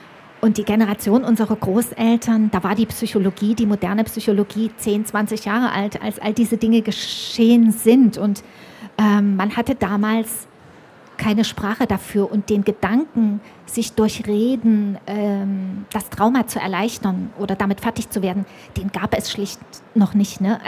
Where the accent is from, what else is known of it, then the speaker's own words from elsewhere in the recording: Naumburg, Saxony-Anhalt, Germany; also ich komme aus Naumburg